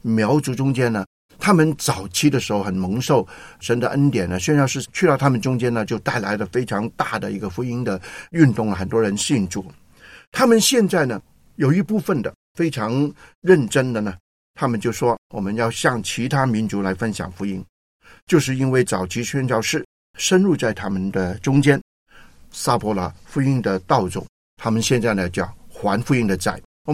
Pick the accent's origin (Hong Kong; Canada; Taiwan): Hong Kong; 因为我们香港人不多啊